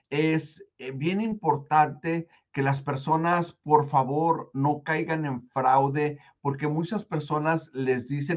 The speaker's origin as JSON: {"language": "Spanish", "country": "Mexico", "tie": "born or raised there", "said": "Mi papá es de Virginia, no sabe hablar español. Pero déjenles digo una cosa, mi corazón es de México, mi madre es de México, yo de chico me crié en México de pequeño"}